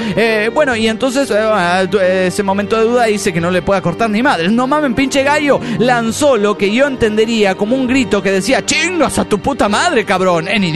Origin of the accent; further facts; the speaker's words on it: Alberdi, Tucumán, Argentina; Volví a mi pueblo, Alberdi.